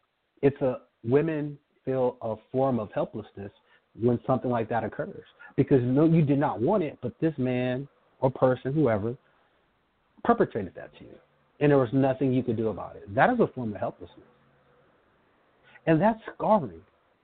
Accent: West Coast, United States; I'm not from the South. And although I come from the West Coast, it happens.

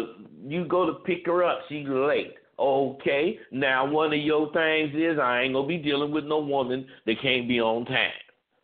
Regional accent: Vallejo, California, United States; I grew up in Vallejo, California, but my folks was out of Louisiana.

